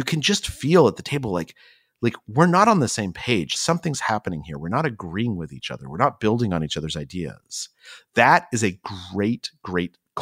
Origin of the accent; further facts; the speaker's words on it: Albuquerque, New Mexico, United States; Like, I just told you so much about myself simply by telling you what I liked about growing up in Albuquerque.